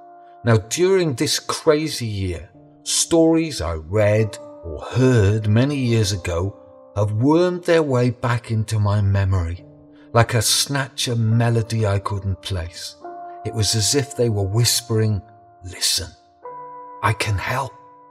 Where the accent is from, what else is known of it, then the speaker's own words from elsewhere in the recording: Wales, United Kingdom; I'm a storyteller from Wales in the UK.